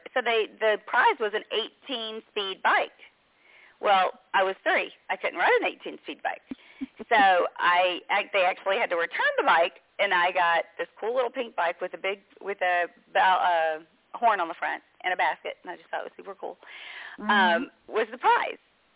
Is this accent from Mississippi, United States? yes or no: yes; Mississippi, United States; I grew up in Mississippi